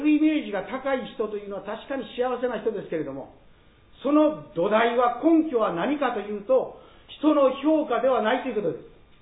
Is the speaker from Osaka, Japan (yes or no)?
yes; Higashiosaka, Osaka, Japan; 私も東大阪市出身なんです。